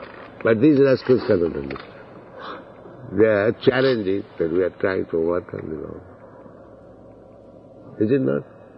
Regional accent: India; Just like, hey, I am Indian, if I want to come to France, I must take visa, I must passport

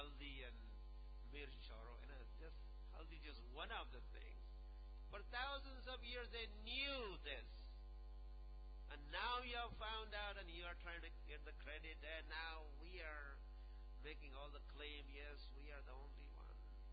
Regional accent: India; India has always remained a leading nation. And this knowledge, as an Indian, the Vedic knowledge was on all the continents

